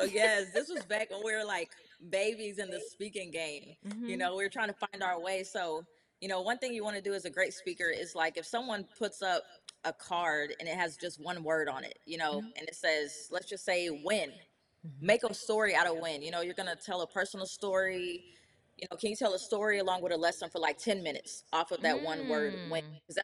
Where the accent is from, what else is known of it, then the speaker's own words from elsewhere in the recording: Rowlett, Texas, United States; also born or lived in Dallas; now in Garland, United States; So I'm from Dallas, Texas, born out here in Dallas, you know, but grew up in Rowlett, Rockwall, you know, east of Dallas more so.